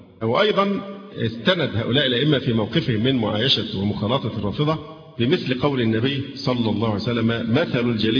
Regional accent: Egypt; فالهجرة دلوقتي صعب عندنا في مصر، الهجرة لأي بلد تانية صعبة.

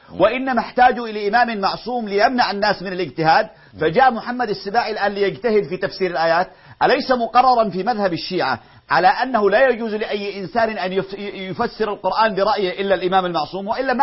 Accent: Yemen; عندنا في اليمن

